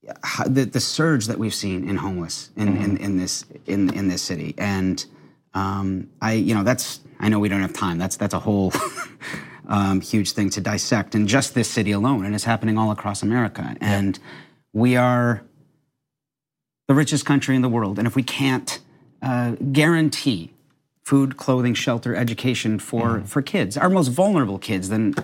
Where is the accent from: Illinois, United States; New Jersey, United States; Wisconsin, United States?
Wisconsin, United States; Milwaukee; I'm originally from Wisconsin, Milwaukee, Wisconsin.